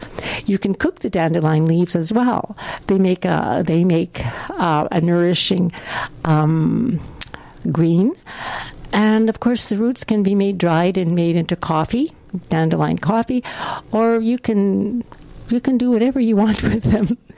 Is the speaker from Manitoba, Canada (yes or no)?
yes; Fisher Branch, Manitoba, Canada; I know in the town, in the area of Fisher Branch, where I grew up in the Interlake area, there was a lot of peatland